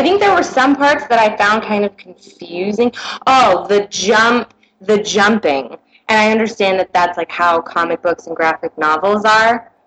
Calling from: Fitchburg, Massachusetts, United States; from Fitchburg, Mass.

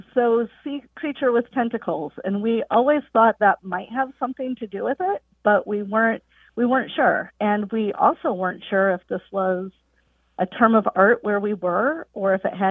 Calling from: Peoria, Illinois, United States; I'm calling from Peoria, Illinois, on the behalf of my best friend, Liz Barton, with a question.

